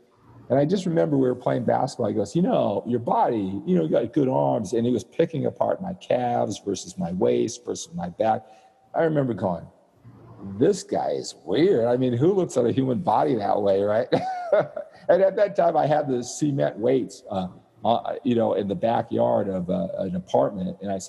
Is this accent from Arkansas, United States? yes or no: no; Sacramento, California, United States; I did. Sacramento, yeah. California, right.